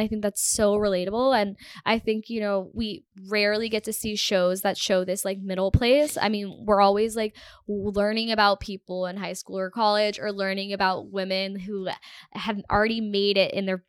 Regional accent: United States; also born or lived in Canada; Yeah, but I'm from America. Why didn't I go to a media school in America?

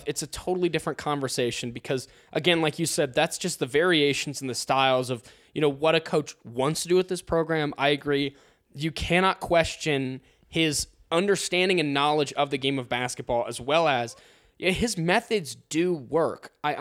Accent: Ohio, United States; Well, remember, I'm from Ohio. What else am I going to do when I'm home on break?

